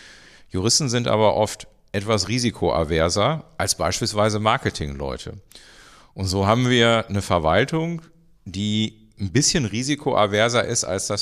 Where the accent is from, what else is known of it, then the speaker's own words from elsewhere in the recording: North Rhine-Westphalia, Germany; ich komme aus Nordrhein-Westfalen